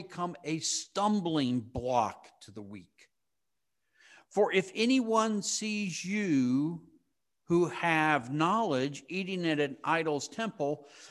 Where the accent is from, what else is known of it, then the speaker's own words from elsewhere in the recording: Virginia, United States; Growing up in Fairfax County … a family that was well known throughout the county because of its service to the community, I couldn't get away with anything.